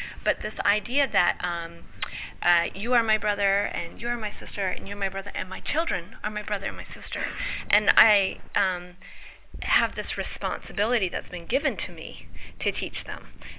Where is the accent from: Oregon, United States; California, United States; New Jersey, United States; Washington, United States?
Washington, United States; Bainbridge Island; also born or lived in Seattle; I'm from Bainbridge Island, but we used to live in Seattle State.